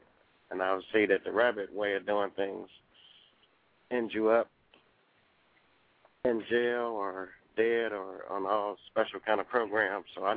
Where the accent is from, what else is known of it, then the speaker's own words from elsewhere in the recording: Cincinnati, Ohio, United States; Yeah, I'm I'm … from Cincinnati, Ohio.